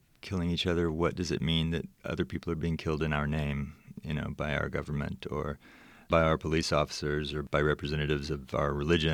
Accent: the South, United States; Being American, you can't get away from it either. And I did grow up in the South and with parents who were Southern and who were very conscious of the history of the South and of the country.

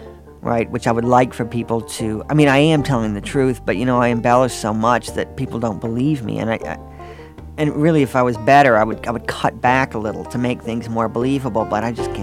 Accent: North Carolina, United States; also born or lived in New York State; We moved to North Carolina from New York State. I was in second grade.

